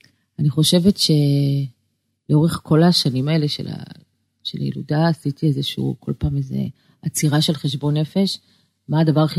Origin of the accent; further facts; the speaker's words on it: Kfar Saba, Central District, Israel; also born or lived in Bat Yam / United States; אזור המרכז, בבת ים. גדלתי בכפר סבא, בארצות הברית קצת.